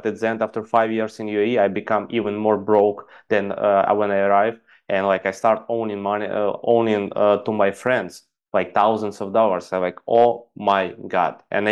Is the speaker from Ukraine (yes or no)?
yes; Ukraine; English is a second language; moved away as an adult; I'm basically from Ukraine, and I went to Dubai to earn some